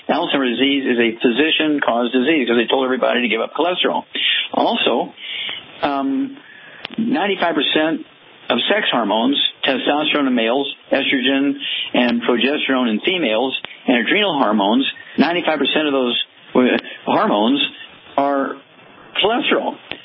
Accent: Missouri, United States; let's go to Missouri, my home state

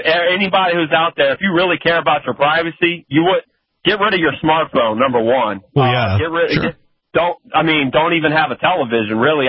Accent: Louisiana, United States; Hey, I'm from Louisiana. I wouldn't call it the most unfree state in the union.

